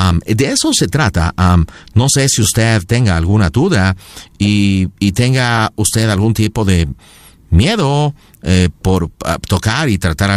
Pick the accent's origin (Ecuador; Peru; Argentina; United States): United States; born there; mis padres son mexicanos. Yo nací en los Estados Unidos. Yo no pedí nacer en los Estados Unidos, ok, pero mis abuelos, mi familia son mexicanos.